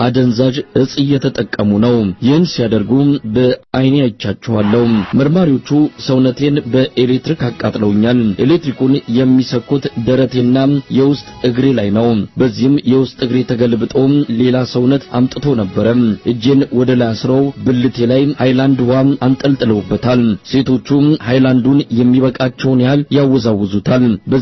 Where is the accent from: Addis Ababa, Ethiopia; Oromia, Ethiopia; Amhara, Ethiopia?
Amhara, Ethiopia; የሰሜን ጎንደር ተወላጅ ነኝ።